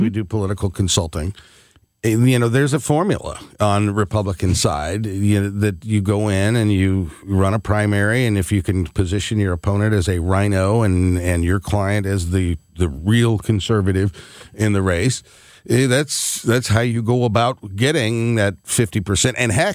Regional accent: United States; one of the blessings about being an American is that, unlike many countries in the world, we don't have to spend every waking hour worried about the government.

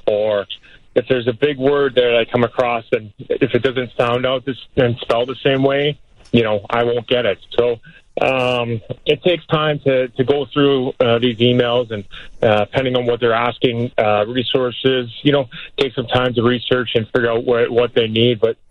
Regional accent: Canada; So, yeah, you know, I'm just a Canadian trying to roll ahead up there.

